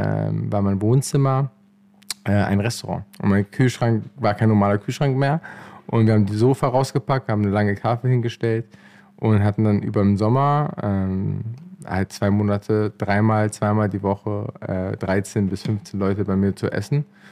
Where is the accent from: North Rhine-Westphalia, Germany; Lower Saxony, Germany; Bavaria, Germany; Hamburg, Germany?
Lower Saxony, Germany; Hanover; ich war jetzt gestern noch in Hannover, in meiner Heimatstadt